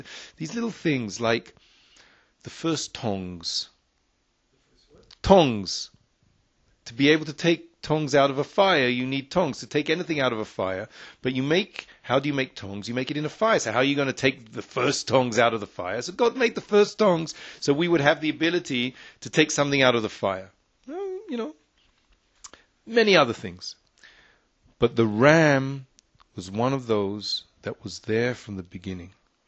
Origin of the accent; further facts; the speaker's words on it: England, United Kingdom; because I'm English, I don't know about basketball.